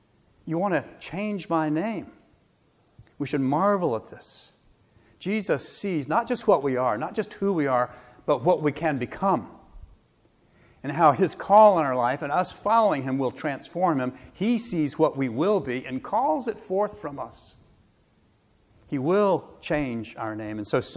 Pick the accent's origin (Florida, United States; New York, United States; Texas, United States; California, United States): Florida, United States; Jacksonville; I was a teenager, a junior in high school at the Episcopal High School. I grew up in Jacksonville.